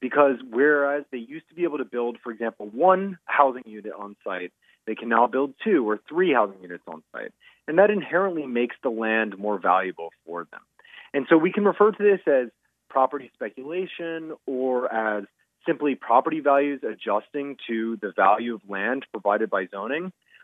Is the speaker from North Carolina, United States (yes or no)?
yes; Durham, North Carolina, United States; So North Carolina, which is where I'm from, actually, I'm from Durham